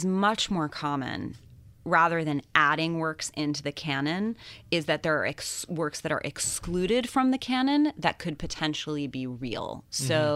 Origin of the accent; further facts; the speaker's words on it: London, United Kingdom; I think it's the fact that I grew up in London from the time I was 12 until I went to college.